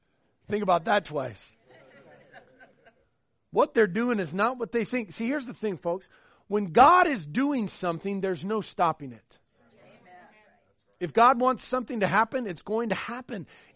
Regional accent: Washington, United States; Like, I'm from Washington, but I got to be shown.

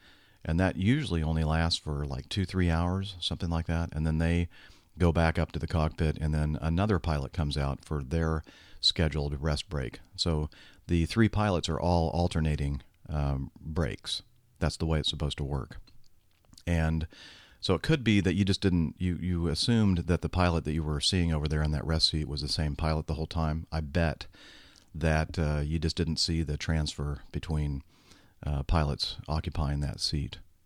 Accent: Australia; now in Amsterdam, Netherlands; I'm an Australian, but live in Amsterdam and have averaged about one flight per week over the last 8 years of my job.

